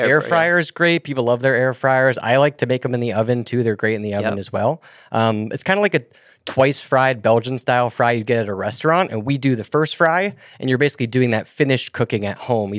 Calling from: Washington, District of Columbia, United States; I'm calling in from Washington, D.C.

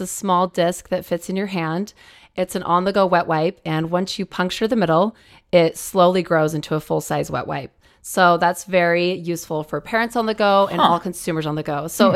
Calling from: Salt Lake City, Utah, United States; I'm calling from Salt Lake City, Utah.

